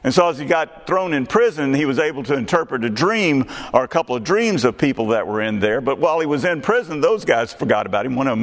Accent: Texas, United States; You know, near my hometown, there's a place called Rogers, Texas.

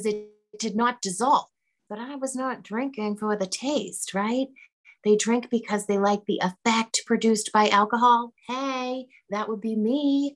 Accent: Winchester, Massachusetts, United States; I'm from Boston. I got sober, actually. I went to a lot of meetings in the Back Bay. I was going to Emerson when I got sober. But I grew up in Winchester

